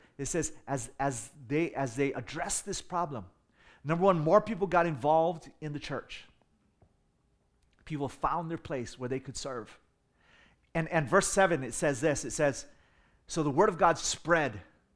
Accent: United States; also born or lived in Hong Kong; I'm Chinese, but I'm born and raised in America, right?

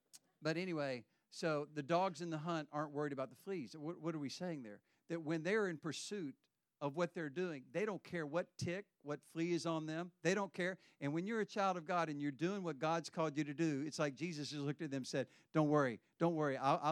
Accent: the South, United States; but there's a saying that I'm from the South. You probably know that, but I grew up there.

